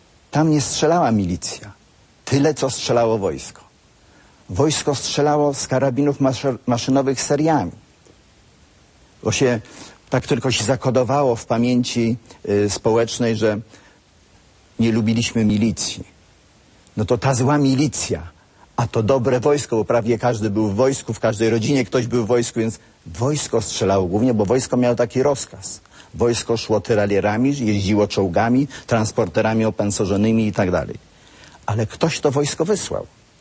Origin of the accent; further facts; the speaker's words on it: Sztum, Pomeranian Voivodeship, Poland; Miałem wtedy 22 lata, pochodzę ze Sztumu, nieopodal Gdańska.